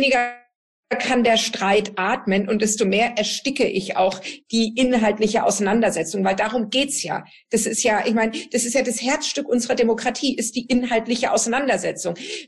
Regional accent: Southern Germany, Germany; da, wo ich herkomme, aus Süddeutschland

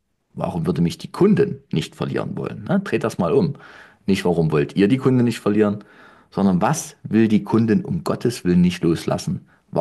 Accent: Leipzig, Saxony, Germany; ich komme aus Leipzig. Da gibt es 600.000 Einwohner, aber ganz ehrlich, die Stadtteile sind auch bloß kleine Dörfer, ne, die so zusammengefügt sind.

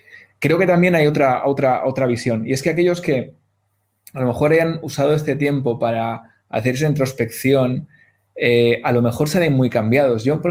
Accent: Valladolid, Castile and León, Spain; estaba viendo entre Guadalajara, Madrid y Valladolid, ¿no? Que es mi tierra, yo me muevo bastante.

